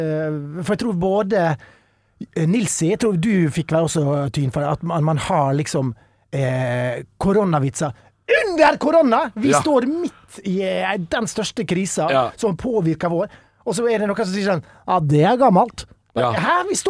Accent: Ålesund, Møre og Romsdal, Norway; vet du hvor jeg er oppvokst i Ålesund?

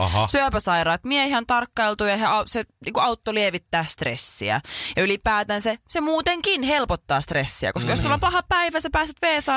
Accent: Central Finland, Finland; Meillä Keski-Suomessa on tuo perinne

